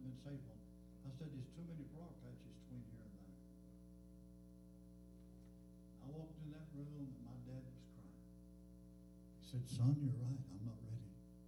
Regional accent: Michigan, United States; I said, Lord, I come all the way from Michigan.

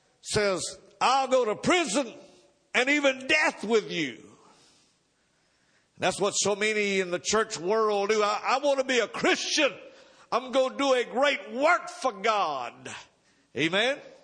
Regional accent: Georgia, United States; It's kind of like I'm from Georgia and I had a lot of barbed wire fences over there

